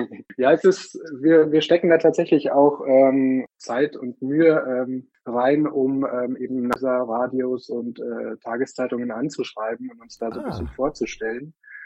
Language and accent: German; Munich, Bavaria, Germany; Richtig, ja, ich bin gebürtiger Münchner.